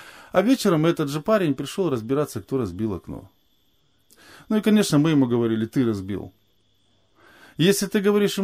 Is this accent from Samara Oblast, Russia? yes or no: yes; Samara Oblast, Russia; born there; родился я необычно, в необычном месте. Я родился в Самарской женской зоне.